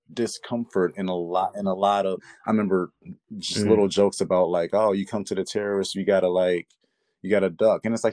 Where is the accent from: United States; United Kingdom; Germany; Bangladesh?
United States; Kankakee, Illinois; I feel like the name suits because we're all from Kankakee.